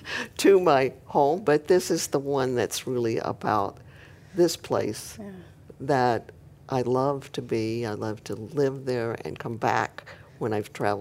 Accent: Tennessee, United States; born there; also born or lived in Oklahoma; In fact, I was born in Tennessee, and I lived in Oklahoma for quite some time, too, before coming here.

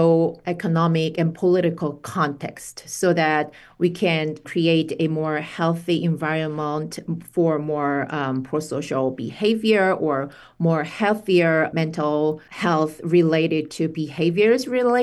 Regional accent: South Korea; now in United States; I'm originally from South Korea.

